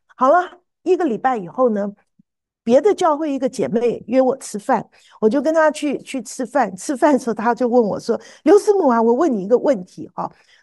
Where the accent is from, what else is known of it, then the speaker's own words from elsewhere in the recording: Taiwan; now in United States; 你知道我这种从台湾来的那种老古董哈，我一听到舞会，你知道我年轻的时候在台湾参加舞会都是坏小孩参加的嘛